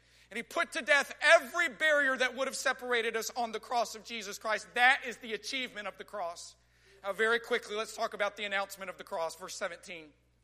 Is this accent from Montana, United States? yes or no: no; Texas, United States; I grew up in West Texas. He grew up in Houston.